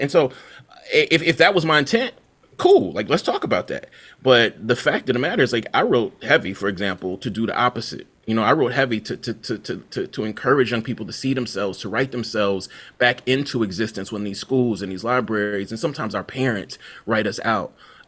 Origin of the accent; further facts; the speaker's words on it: Mississippi, United States; Yeah, you know, I'm from Mississippi